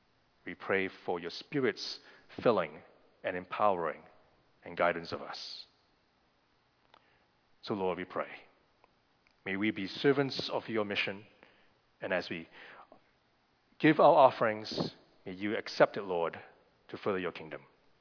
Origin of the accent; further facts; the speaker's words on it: Malaysia; I grew up in Malaysia, which is a multicultural country, but also a multilingual one.